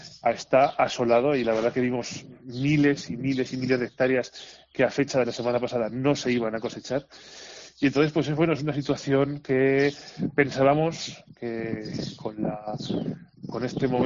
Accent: Almudévar, Aragon, Spain; vamos a ir a la misa de mi pueblo, en Almudébar

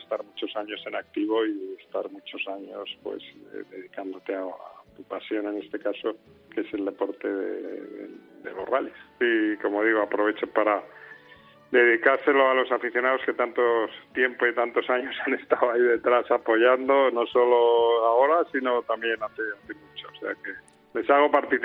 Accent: Spain; siendo español

